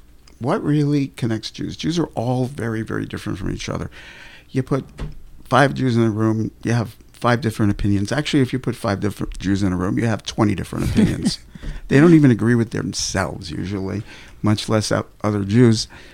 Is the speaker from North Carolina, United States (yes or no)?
no; New York City, New York, United States; And growing up in New York City, I didn't feel threatened by the story because the world looked very Jewish to me